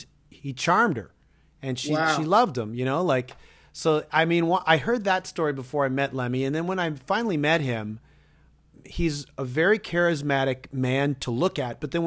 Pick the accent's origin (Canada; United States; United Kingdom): Canada; Toronto, Ontario; Cause you know … are from Toronto. I'm from Toronto.